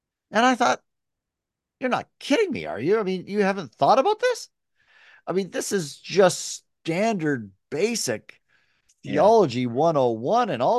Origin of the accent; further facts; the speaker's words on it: Burlington, Ontario, Canada; So I grew up in Burlington, Ontario